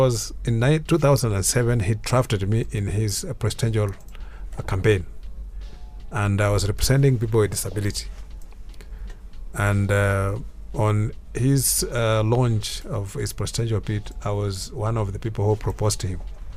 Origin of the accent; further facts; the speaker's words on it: India; now in Nairobi, Kenya; When I came from India